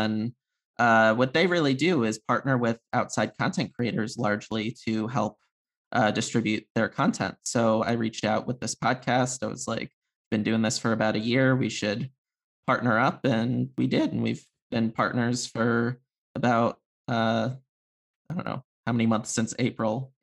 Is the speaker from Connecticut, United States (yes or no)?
yes; Connecticut, United States; I'm originally from Connecticut.